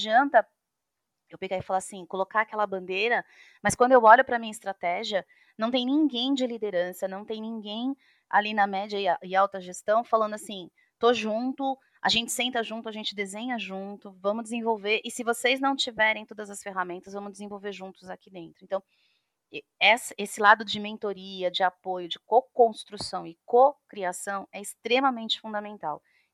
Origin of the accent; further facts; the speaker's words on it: Brazil; A gente tem que parar de ter vergonha de dizer que a gente é brasileiro.